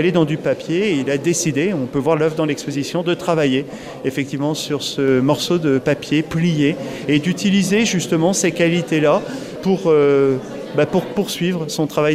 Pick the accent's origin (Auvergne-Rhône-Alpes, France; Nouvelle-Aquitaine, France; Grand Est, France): Nouvelle-Aquitaine, France; Dordogne et de Charente, où il y a des papiers d'une qualité extraordinaire. Je dis ça parce que c'est mon pays d'origine